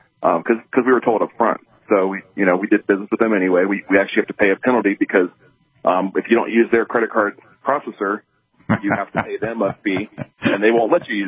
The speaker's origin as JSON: {"language": "English", "region": "Louisiana", "country": "United States", "said": "I am Cajun."}